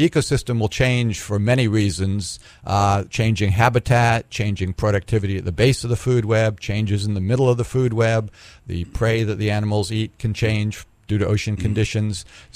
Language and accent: English; East Coast, United States; Well, I grew up on the East Coast, mm-hmm. and kept moving westward.